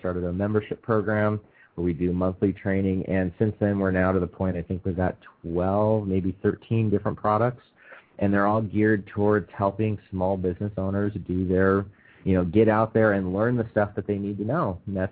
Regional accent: Boise, Idaho, United States; Born and raised in Boise, Idaho, grew up there up until I was 21

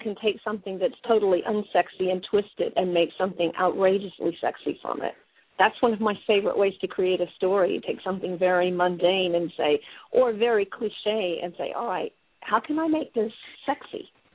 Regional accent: United States; now in United Kingdom; because I'm obviously American living in the UK, and I've lived here for a long

